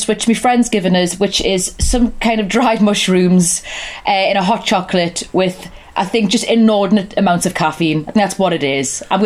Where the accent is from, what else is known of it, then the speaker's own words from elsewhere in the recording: North East England, United Kingdom; accent: Geordie; Known for being quite friendly as a people, Geordies. That's why my accent's quite peculiar.